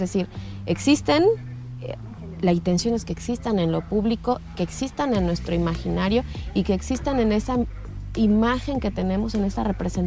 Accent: Mexico; como mexicanos, ¿no? como habitantes de un territorio geográfico en común

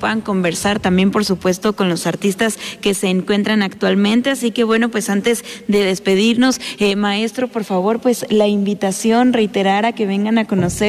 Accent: Morelos, Mexico; Para quienes somos de Morelos y de alguna manera podemos tener la oportunidad de trasladarnos a la Ciudad de México

